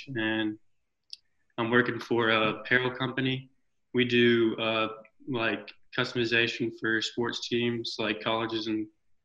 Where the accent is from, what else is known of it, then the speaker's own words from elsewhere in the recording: North Carolina, United States; I'm from North Carolina.